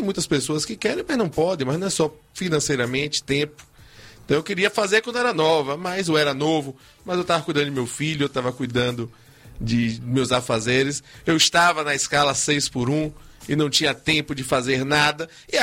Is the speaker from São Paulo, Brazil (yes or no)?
no; Salvador, Bahia, Brazil; nós podemos apoiar, enquanto baianos e soteropolitanos